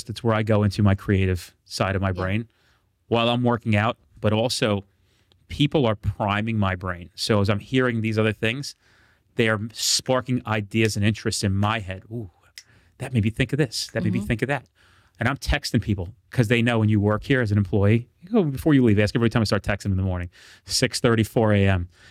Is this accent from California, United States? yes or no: no; New Jersey, United States; I speak with passion and emotion. I curse. I'm from New Jersey.